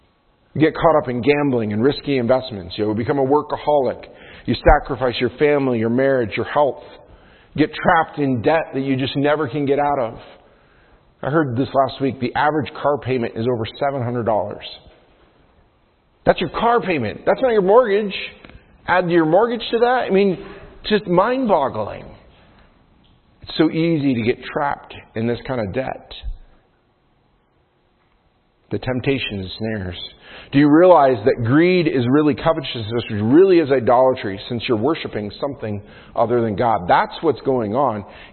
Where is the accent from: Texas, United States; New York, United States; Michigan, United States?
New York, United States; Now, some countries, or even my home state of New York, you can't do that.